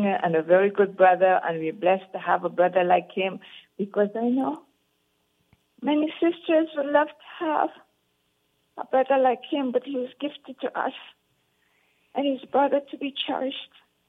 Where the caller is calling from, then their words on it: New York, United States; I'm calling you from New York.